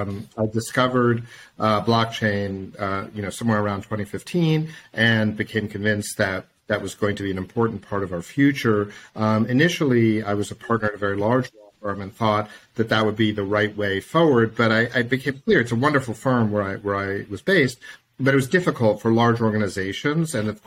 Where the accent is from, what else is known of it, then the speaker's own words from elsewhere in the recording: United States; accent: American; And of course, I'm a U.S. lawyer. You can tell by my accent.